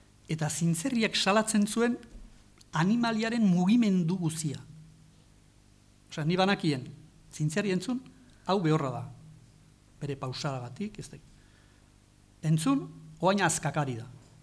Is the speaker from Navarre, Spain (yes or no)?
yes; Goizueta, Navarre, Spain; Goizuetan sortua naiz